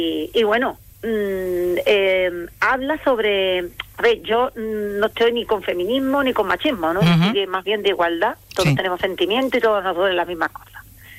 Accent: Jerez de la Frontera, Andalusia, Spain; Porque yo soy de Jerez y a mí me ven en Jerez pasear, comprar

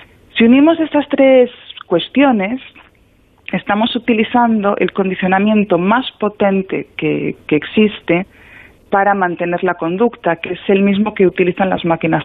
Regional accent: Galicia, Spain; como gallega, te voy a decir que depende

